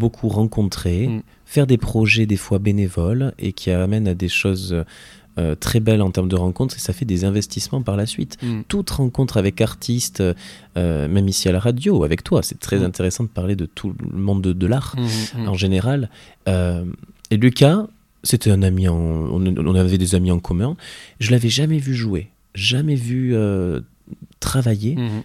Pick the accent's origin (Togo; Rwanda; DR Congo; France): France; Orist, Nouvelle-Aquitaine; born there; je vais jouer à la salle des fêtes d'Oriste, donc dans mon village natal